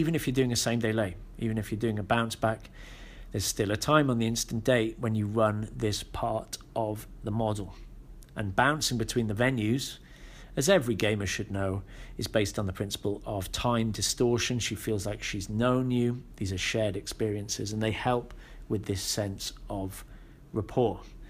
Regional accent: Wales, United Kingdom; or I say I'm from Wales, I used to teach children, now I do this.

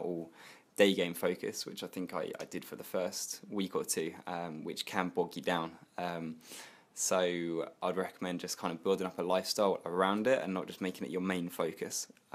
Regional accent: England, United Kingdom; being English kind of stood you up from the crowd

